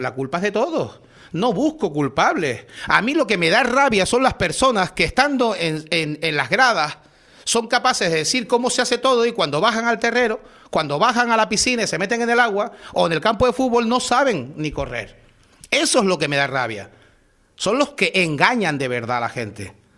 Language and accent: Spanish; Canary Islands, Spain; Somos de Canarias, que es lo mejor.